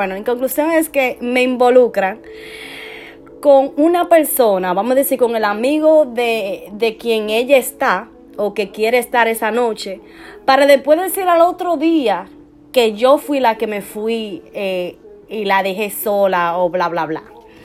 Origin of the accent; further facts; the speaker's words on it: Dominican Republic; Se encuentra en mi país, en República Dominicana, y yo esté aquí.